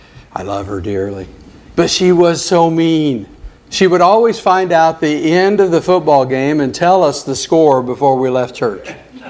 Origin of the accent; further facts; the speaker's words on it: Las Cruces, New Mexico, United States; Yeah, it was said in the announcements that I'm from Las Cruces, and that's called the Mountain Time Zone.